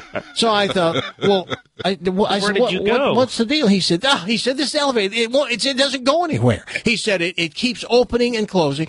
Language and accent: English; Bristol, South West England, United Kingdom; And, we're from Bristol, Swaddle.